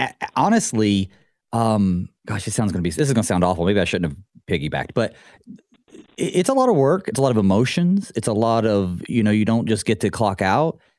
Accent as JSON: {"language": "English", "country": "United States", "said": "as an American, freedom-loving American"}